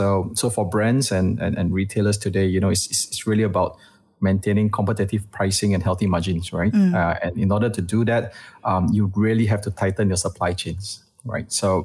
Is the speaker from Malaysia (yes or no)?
yes; Malaysia; I'm Malaysian